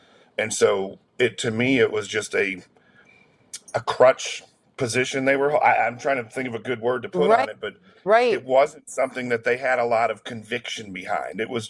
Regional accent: New England, United States; I grew up in the New England area, so there wasn't a whole lot of Jesus up there.

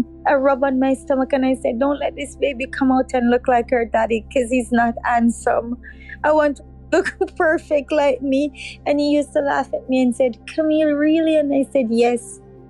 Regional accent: Old Harbour, Jamaica; I grew up in Jamaica, Old Harbor. My childhood was good.

